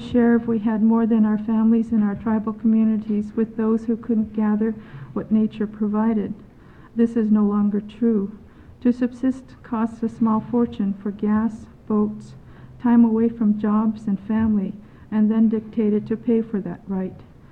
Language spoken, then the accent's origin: English; Metlakatla, Alaska, United States; and believe it or not, I'm also have some Haida in me also. I was raised in Metlakatla, an island reservation, which is located 15 miles southeast of here.